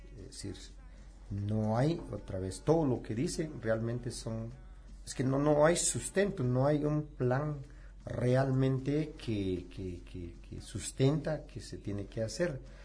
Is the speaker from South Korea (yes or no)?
no; Guatemala; defender nuestra dignidad como guatemaltecos, como guatemaltecas, como jóvenes